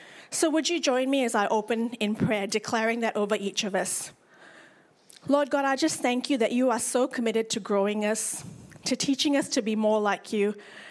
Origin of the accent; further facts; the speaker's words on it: Malaysia; moved away as an adult; I grew up in Malaysia. I moved here for uni and have lived here since.